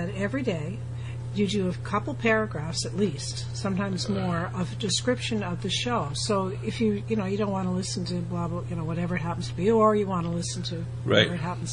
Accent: Scotland, United Kingdom; Yes, and I'm Scottish.

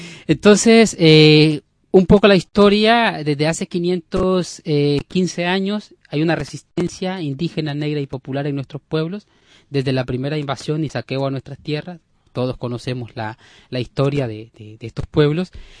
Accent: Nicaragua; yo soy nicaragüense y pues vengo de un pueblo que pues sabe luchar, sabe salir adelante, sabe mantener esa dignidad que le caracteriza

